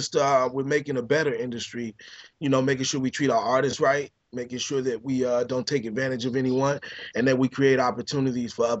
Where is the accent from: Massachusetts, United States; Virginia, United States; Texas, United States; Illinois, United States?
Illinois, United States; Chicago; also born or lived in New York; now in Los Angeles, United States; and I was in New York for 4 or 5 years during that time. And then I came to LA, and I'm originally from Chicago.